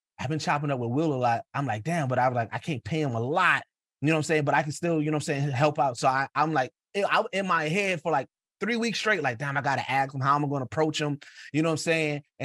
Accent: Milwaukee, Wisconsin, United States; I'm like, yo, I'm a nigga from Milwaukee, bro.

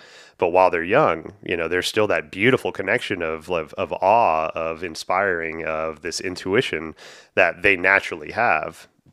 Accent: the South, United States; You know, like I grew up in the South and it was kind of counterintuitive

